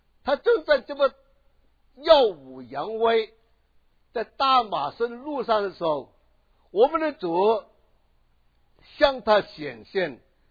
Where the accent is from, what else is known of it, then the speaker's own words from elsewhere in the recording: Guangdong, China; first language Cantonese; Chinese is a second language; 我站在大家面前讲国语呢，我有点害怕，因为我是广东人，广东人讲官话真的很难呢。